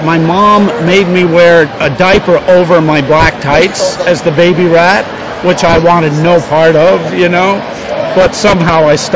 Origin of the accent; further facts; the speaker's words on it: Northeast, United States; now in Los Angeles, United States; went out to Los Angeles because I grew up in the Northeast and I needed to get warm.